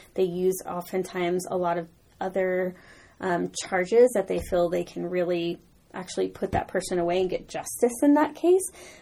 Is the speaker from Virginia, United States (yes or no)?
no; San Antonio, Texas, United States; I'm from San Antonio, Texas, and I got into human trafficking work when I was down there